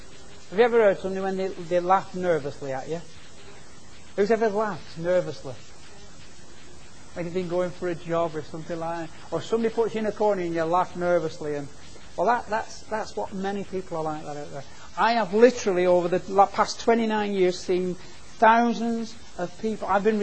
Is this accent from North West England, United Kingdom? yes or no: yes; Oswaldtwistle, North West England, United Kingdom; If it's free, I'll have two. Because I'm from Oswaldwistle.